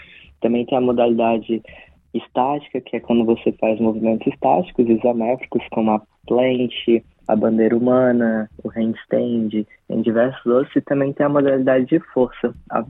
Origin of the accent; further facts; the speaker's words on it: Brasília, Federal District, Brazil; Sim, certo, certíssimo. Nascido e criado em Brasília.